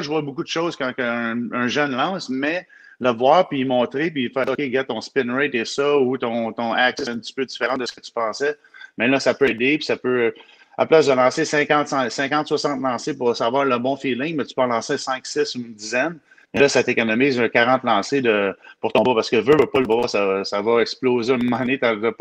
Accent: Mascouche, Quebec, Canada; je viens de Mascouche Beach

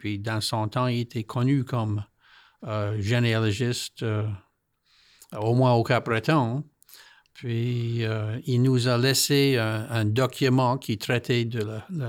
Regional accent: Massachusetts, United States; je suis né au Massachusetts, j'étais élevé là-bas parce que mes arrière-grands-parents, comme bien d'autres Acadiens des provinces maritimes, ont migré aux États-Unis dans le 19e siècle.

